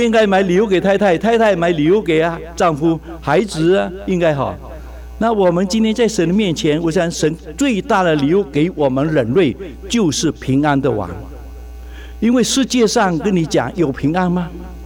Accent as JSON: {"language": "Chinese", "town": "Fuzhou", "region": "Fujian", "country": "China", "said": "我是福州人"}